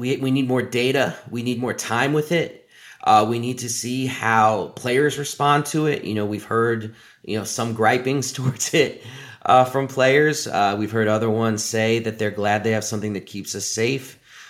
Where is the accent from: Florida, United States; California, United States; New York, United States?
New York, United States; New York City; I mean, I grew up in New York City of the 1980s.